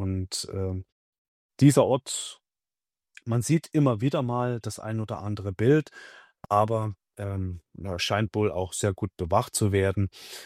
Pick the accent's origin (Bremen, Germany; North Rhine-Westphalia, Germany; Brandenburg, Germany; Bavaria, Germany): Bavaria, Germany; Coburg; also born or lived in Thuringia; weil ich vor der Wende in Thüringen geboren wurde und nach der Wende dann meine Heimat hier im Coburger Raum gefunden habe.